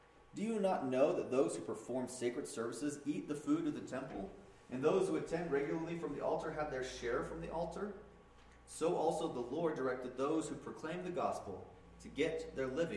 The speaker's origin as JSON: {"language": "English", "country": "United States", "said": "where I'm an American. I've got these rights."}